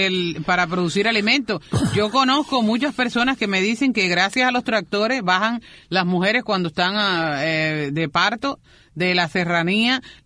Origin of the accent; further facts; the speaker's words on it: Cuba; Sí, soy cubana bailadora.